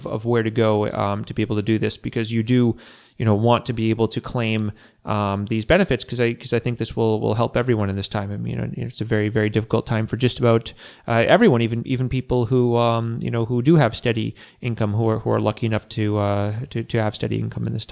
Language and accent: English; United States; now in Latvia; well, I am American